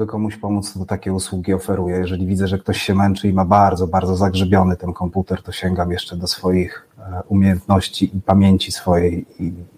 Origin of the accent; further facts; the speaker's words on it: Świdnik, Lublin Voivodeship, Poland; bo pochodzę ze Świdnika pod Lublinem